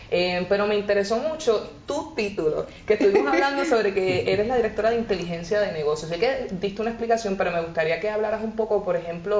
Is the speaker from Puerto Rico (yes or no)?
yes; Puerto Rico; Por ejemplo, yo que soy de Puerto Rico